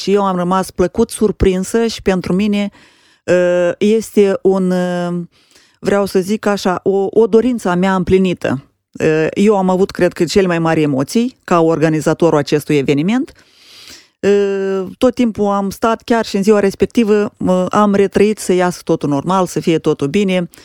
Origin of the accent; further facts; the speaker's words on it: Romania; dar din România toți suntem din acest grup